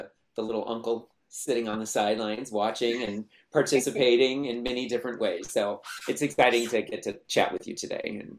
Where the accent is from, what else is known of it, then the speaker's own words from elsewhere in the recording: Sacramento, California, United States; I grew up in Sacramento, and it's in between Sacramento and San Francisco.